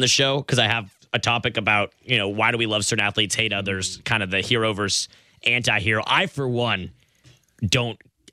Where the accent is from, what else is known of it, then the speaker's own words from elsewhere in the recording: California, United States; I knew about them growing up in SoCal. They were on my radar as a young sports fan.